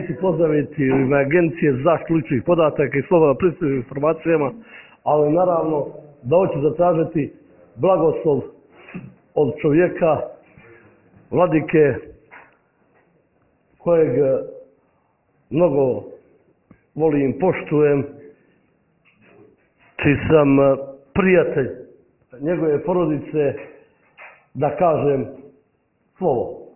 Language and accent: Serbian; Pljevlja, Pljevlja Municipality, Montenegro; Ja sam naučen iz Pljevalja da gazim prtinama